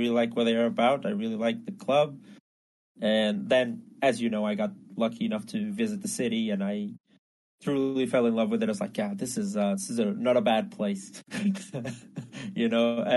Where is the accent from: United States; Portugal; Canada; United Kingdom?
Portugal; even though I'm from Portugal, which is kind of frowned upon, I'd say, in the football family circle or something